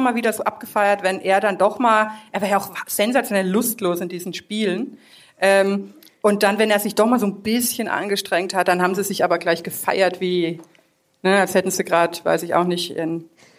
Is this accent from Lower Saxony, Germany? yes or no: no; Bavaria, Germany; die wohnen ganz nah an meinem Heimatdorf quasi. Also ich könnte, wenn ich meine Eltern das nächste Mal besuche, in Hammelburg vorbeischlenkern.